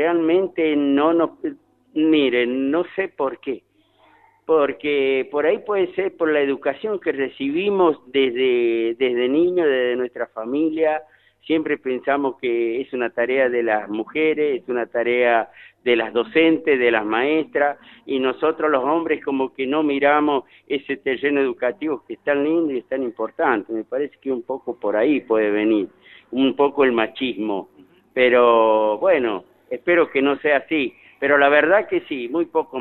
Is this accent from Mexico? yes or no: no; Jáchal, San Juan, Argentina; Yo soy de Jáchal y todos mis hermanos son maestros.